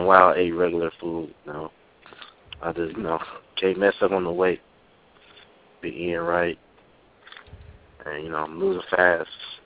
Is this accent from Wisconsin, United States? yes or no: no; Las Vegas, Nevada, United States; My hometown, South Las Vegas.